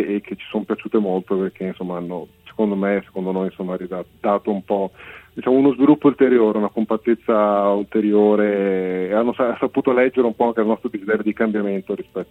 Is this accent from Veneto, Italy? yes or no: yes; Padua, Veneto, Italy; No, io sono originario di Padova.